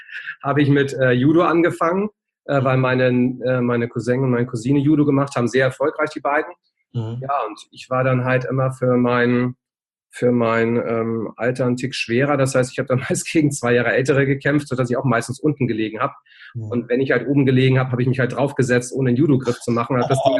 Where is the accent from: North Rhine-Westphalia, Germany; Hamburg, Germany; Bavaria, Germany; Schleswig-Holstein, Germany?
Schleswig-Holstein, Germany; wo ich herkomme, oben bei Flensburg